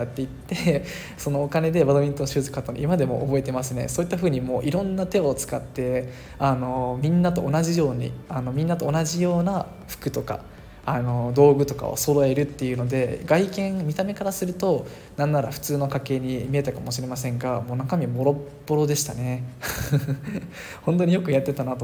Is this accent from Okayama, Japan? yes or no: no; Okinawa, Japan; moved away as an adult; now in Malaysia; 自分の地元なのに生まれた場所なのになんかあまり受け入れてもらってる感じがなくて、そしてまあ、 大学時代に神奈川に行って留学したのをきっかけに、まあ、英語も覚えたしマレーシアに留学したし